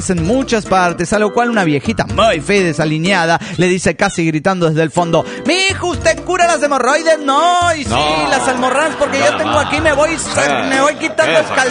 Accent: San Luis, Argentina; de San Luis, República Argentina.

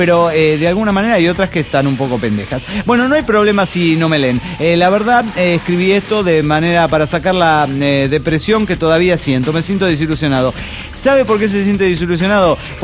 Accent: Oaxaca, Mexico; Bueno, en Oaxaca, de donde soy originario.

